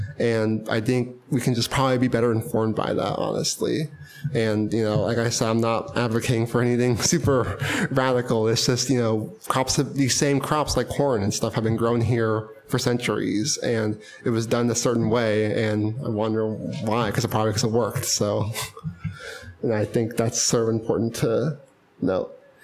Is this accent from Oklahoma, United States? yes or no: yes; Oklahoma, United States; I'm from Oklahoma